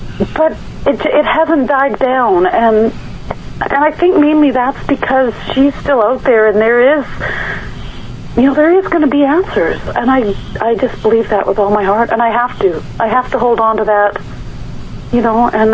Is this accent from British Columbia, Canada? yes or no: yes; Kamloops, British Columbia, Canada; You know, I'm from Kamloops, B.C. We haven't even hit 100,000 people in our little city here